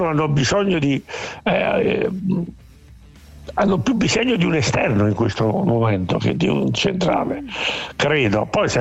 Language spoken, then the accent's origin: Italian; Naples, Campania, Italy; però spero che si aggiusti da napoletano